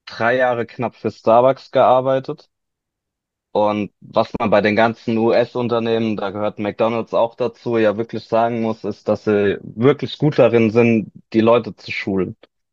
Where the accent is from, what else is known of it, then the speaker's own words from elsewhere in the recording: Lampertheim, Hesse, Germany; now in Worms, Germany; Ich bin in Worms geboren und Lambertheim groß geworden, also in Hessen. Aber nimmt es alles nicht viel. Zugezogen in Worms vor jetzt 12 Jahren